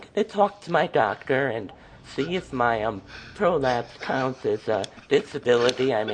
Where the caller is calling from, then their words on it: Wisconsin, United States; From Wisconsin.